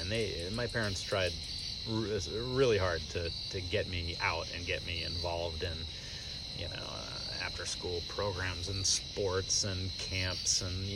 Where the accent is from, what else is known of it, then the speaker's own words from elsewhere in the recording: Fairfield, Connecticut, United States; also born or lived in Branford; I grew up here in Connecticut, mostly in Fairfield and Branford.